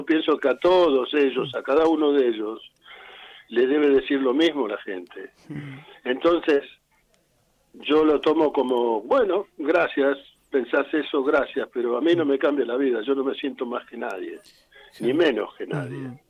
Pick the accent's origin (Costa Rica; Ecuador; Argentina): Argentina; somos argentinos y somos cristianos